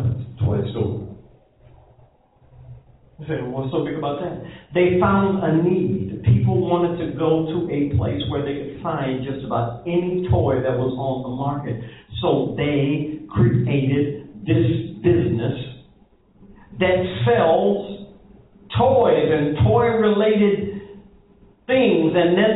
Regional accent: New Orleans, Louisiana, United States; I'm from New Orleans, and I know that that city thrives

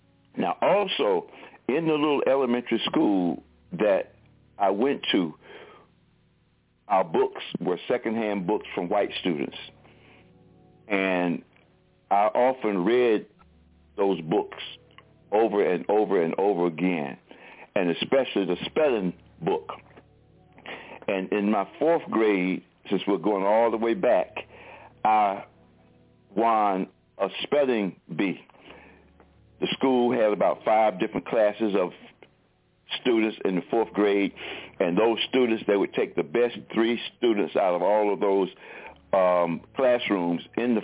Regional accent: Durham, North Carolina, United States; We were talking, I think, about my growing up in Durham, North Carolina, in MacDougal Terrace, which is, as you say, a project in Durham, North Carolina

